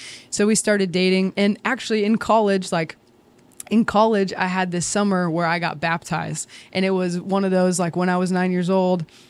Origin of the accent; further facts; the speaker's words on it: Pacific Northwest, United States; I grew up in the Pacific Northwest. I had the blessing of growing up in a Christian home